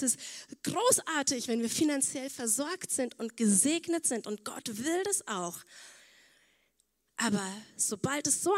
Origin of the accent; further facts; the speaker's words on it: Budapest, Hungary; German is a second language; now in Germany; Online-Gottesdienste von zu Hause zu verfolgen, von meiner Heimatgemeinde in Budapest